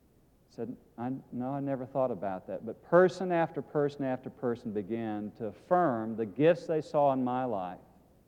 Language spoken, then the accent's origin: English; Missouri, United States; I mean, I came from Missouri, small hick town. I was a hillbilly.